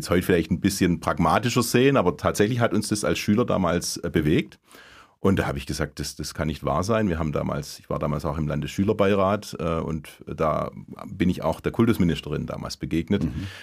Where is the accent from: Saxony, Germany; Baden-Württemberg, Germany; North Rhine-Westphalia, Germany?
Baden-Württemberg, Germany; Abstatt; Ich war in meinem Heimatort ganz fest verwurzelt. Ich bin auch während dem Studium nicht weggezogen. Ich bin in Abstatt wohnen geblieben und nach Stuttgart und Esslingen gependelt. Und da an diesem zugegebenermaßen kleinen Ort, 4.500 Einwohner